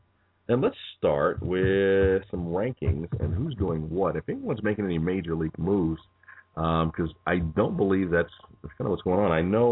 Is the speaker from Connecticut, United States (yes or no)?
no; Illinois, United States; Of course, I'm from Illinois, so that's obviously where I'm going to start.